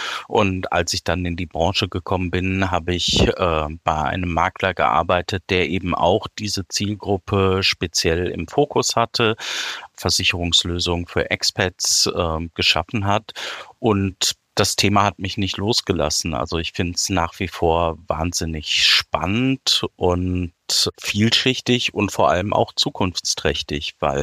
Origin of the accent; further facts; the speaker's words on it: North Rhine-Westphalia, Germany; ich komme aus der Nähe von Düsseldorf